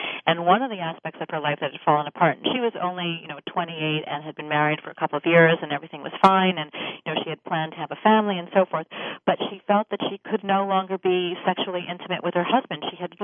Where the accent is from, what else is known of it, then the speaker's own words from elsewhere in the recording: Canada; And I, in fact, I'm Canadian, and I was